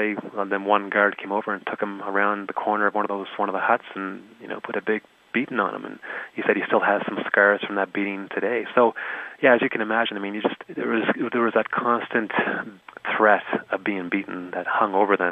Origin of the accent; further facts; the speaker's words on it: Antigonish, Nova Scotia, Canada; now in Calgary, Canada; Being that I grew up in Antigonish